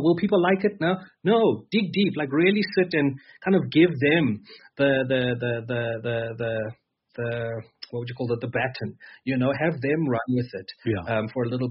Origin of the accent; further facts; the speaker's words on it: Mthatha, Eastern Cape, South Africa; I'm from Mthatha, né?